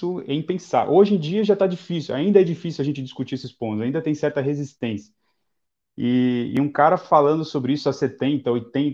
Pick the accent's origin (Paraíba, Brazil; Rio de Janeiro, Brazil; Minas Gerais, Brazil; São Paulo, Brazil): São Paulo, Brazil; Guarujá; born there; E eu sou um apaixonado, na verdade, pela minha cidade, porque eu nasci no Guarujá.